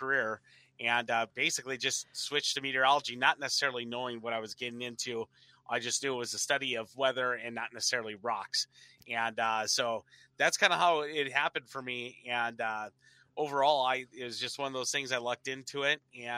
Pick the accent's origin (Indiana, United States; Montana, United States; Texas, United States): Montana, United States; When I grew up out west in Montana, I was always out in the hills fishing